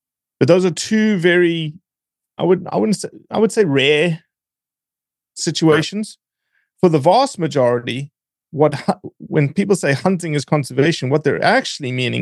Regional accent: Johannesburg, Gauteng, South Africa; I lived in a town of 8.5 million people in Johannesburg. So it's like growing up in LA or growing up in New York.

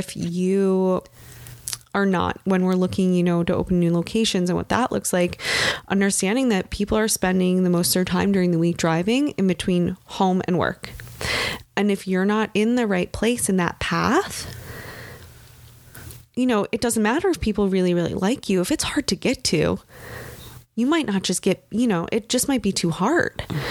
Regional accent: Michigan, United States; I grew up in Michigan. I grew up like 40 minutes outside of Detroit and we're like a 4-hour drive from Chicago.

